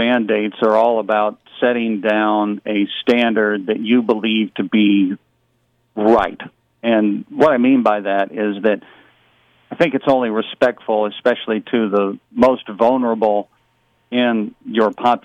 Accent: Carbondale, Illinois, United States; That's where I grew up in Carbondale. I'm a graduate of Carbondale High School.

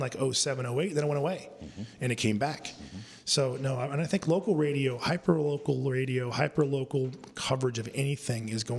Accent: Napa, California, United States; growing up in Napa, I played well.

